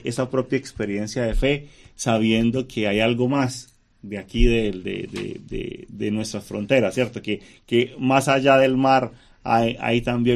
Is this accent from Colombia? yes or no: yes; Colombia; en la zona de donde yo vengo, que es en el nororiente de Colombia.